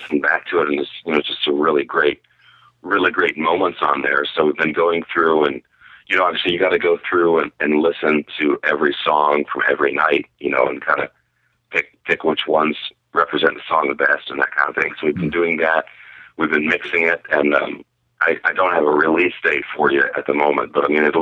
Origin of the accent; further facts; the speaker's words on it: Los Angeles, California, United States; I mean, obviously, you know, I'm from Los Angeles